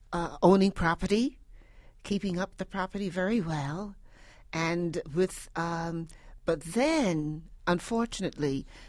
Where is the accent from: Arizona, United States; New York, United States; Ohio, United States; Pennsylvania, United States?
New York, United States; Brooklyn; I grew up in Bed-Stuy, which was called Bedford when I moved there, and Stuyvesant.